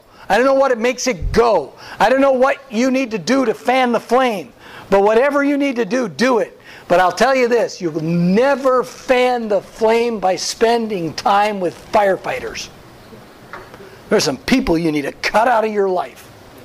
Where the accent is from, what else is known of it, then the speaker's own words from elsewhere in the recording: Wisconsin, United States; Since I'm from Wisconsin, Vince Lombardi for you, Pastor.